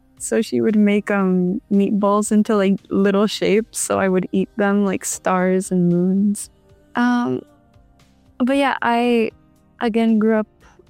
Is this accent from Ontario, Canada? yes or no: yes; Toronto, Ontario, Canada; My parents are Cuban, but I was born in Toronto. We moved from downtown Toronto to like the suburbs. So I mostly grew up in the suburbs.